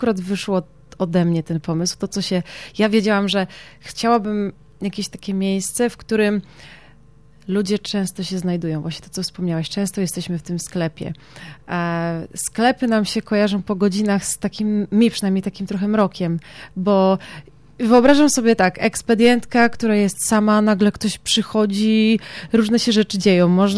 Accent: Gorzów Wielkopolski, Lubusz Voivodeship, Poland; now in Poznań, Poland; mieszkam w Poznaniu, pochodzę z Gorzowa Wielkopolskiego, ale przyjechałam z Poznania

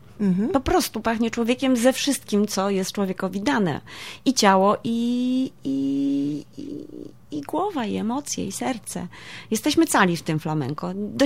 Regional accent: Jeziorany, Warmian-Masurian Voivodeship, Poland; Prowadzę również zajęcia w lokalnej społeczności na Warmii, mojej ukochanej, skąd pochodzę, w Jezioranach

